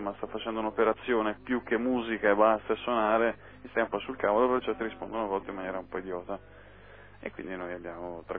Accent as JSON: {"language": "Italian", "region": "Tuscany", "country": "Italy", "said": "Sì, considera che siamo toscani in buona parte, quindi c'è tutto un sarcasmo a volte abbastanza corrosivo."}